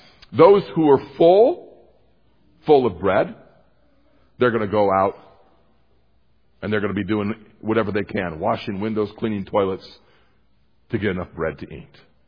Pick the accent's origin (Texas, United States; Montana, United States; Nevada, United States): Montana, United States; I grew up in Montana, and I grew up in a home where my father was a logger